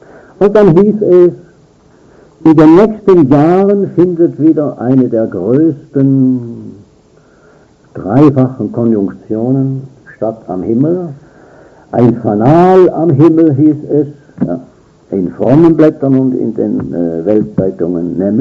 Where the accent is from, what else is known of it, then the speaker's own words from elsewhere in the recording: Switzerland; Bei uns in der Schweiz haben die Eisenhandlungen, also meistens auch Haushaltungsgeschäfte, Eisenhandlungen, das Zeichen, das astronomische Zeichen des Mars.